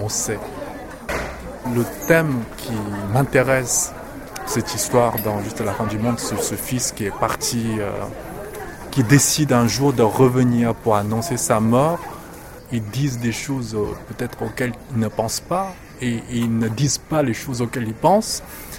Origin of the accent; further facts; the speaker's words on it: China; French is a second language; now in France; je suis chinois, mais en même temps, de par mon expérience en France, ça faisait à ce moment-là 17 ans que je vivais déjà en France, je me sentais complètement français